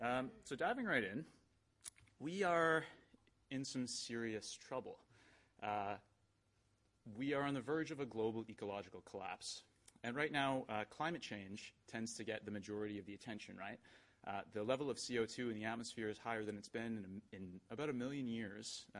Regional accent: Canada; I'm here from Canada. I'm not German.

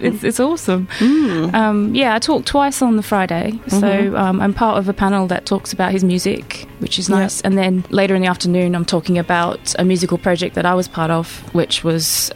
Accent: Brisbane, Queensland, Australia; You can't tell Australia. From my voice, but I'm from Brisbane.

